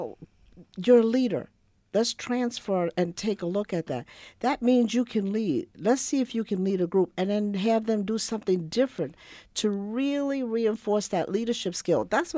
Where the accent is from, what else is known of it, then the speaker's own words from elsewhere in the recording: New Orleans, Louisiana, United States; I would have never gotten involved, but I'm from New Orleans, and I've shared that before.